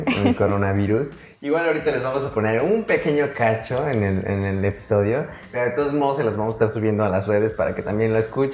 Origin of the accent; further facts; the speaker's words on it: Mexico; es muy gracioso como los mexicanos podemos sacar lo cómico a cualquier situación.